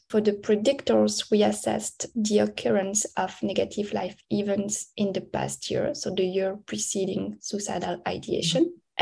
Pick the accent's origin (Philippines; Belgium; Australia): Belgium; English is a second language; moved away as an adult; now in United States; I come from Belgium, where I did a master in clinical psychology and a PhD in neuropsychology. And I moved to the US in 2019 to pursue my postdoc.